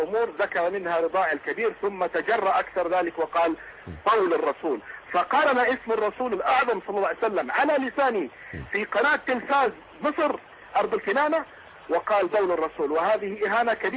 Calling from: Hejaz, Saudi Arabia; يا أخي إحنا في بلاد الحرمين وأنا أحدثك من الحجاز

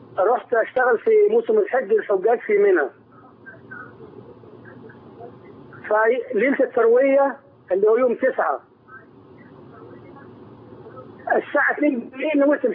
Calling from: Saudi Arabia; أنا بغلق من السعودية

